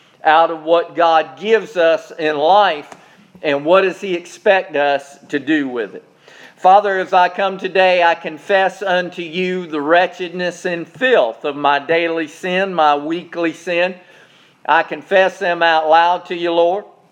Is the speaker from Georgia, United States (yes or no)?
no; Charleston, South Carolina, United States; a United States Senator from my hometown in Charleston, South Carolina.